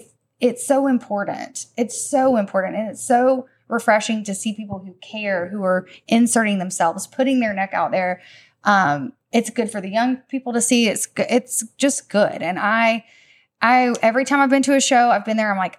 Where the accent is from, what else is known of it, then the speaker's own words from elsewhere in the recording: Tybee Island, Georgia, United States; I grew up near Tybee, but I grew up coming to Tybee regularly.